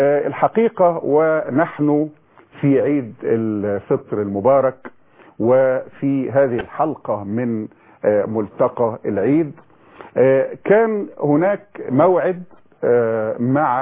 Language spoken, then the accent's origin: Arabic; Egypt; أن يحفظ بلدنا مصر من كل سوء